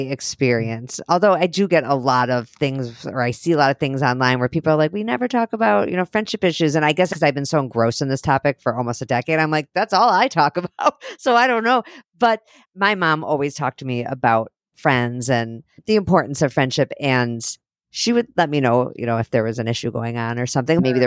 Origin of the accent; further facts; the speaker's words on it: Chicago, Illinois, United States; I'm from Chicago, but I've been in Minnesota almost my whole adult life.